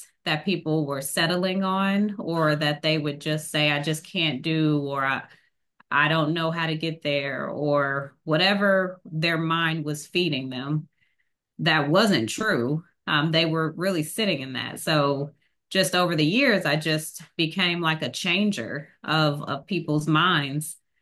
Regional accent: Cincinnati, Ohio, United States; also born or lived in Auburn, Alabama; So I am a Cincinnatian, born and raised in Cincinnati. I went away for college in years ago, but it was at Auburn University in Alabama. So sometimes you'll hear a little twang in my voice because it just has not left me.

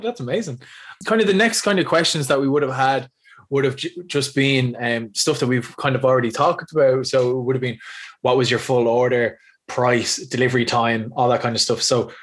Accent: Blanchardstown, Leinster, Ireland; also born or lived in Smithfield; now in Baltinglass, Ireland; I'm originally from Blanchardstown, moved into Smithfield, and now I'm living out in Wicklow and in Baltinglass.

